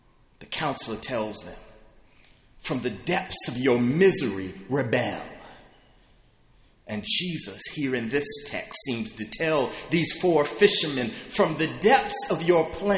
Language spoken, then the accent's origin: English; Atlanta, Georgia, United States; Growing up in Atlanta, my family would always throw huge fish fries throughout the summer.